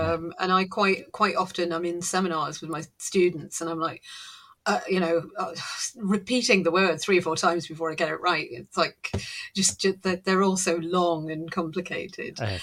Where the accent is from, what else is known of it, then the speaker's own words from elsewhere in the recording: Northeast, United States; And Northeasterner, because I am, you know, I was brought up in the Northeast, all over the Northeast.